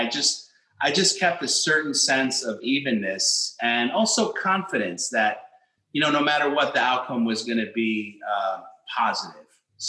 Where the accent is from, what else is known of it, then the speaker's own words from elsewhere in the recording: Chicago, Illinois, United States; And growing up in Chicago as an Ecuadorian American family, my dad was going to college, working to put, you know, food on the table.